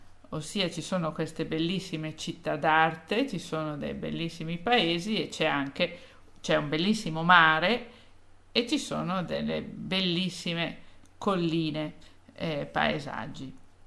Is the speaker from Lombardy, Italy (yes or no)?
yes; Lombardy, Italy; Io, vabbè, essendo lombarda, penso che la Lombardia sia una bella regione.